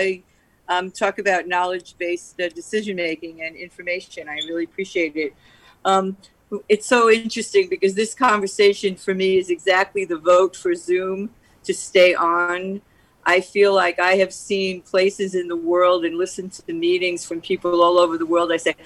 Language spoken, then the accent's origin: English; New York, United States; I'm from New York